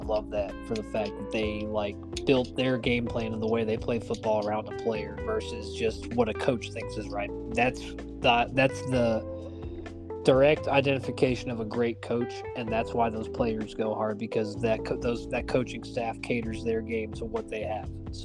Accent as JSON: {"language": "English", "town": "Brooklyn", "region": "New York", "country": "United States", "tie": "born or raised there", "also_born_or_lived": "Missouri", "said": "yes, I claim being from Missouri, though I spent most of my childhood here. But yes, I am from Brooklyn, where we go hard."}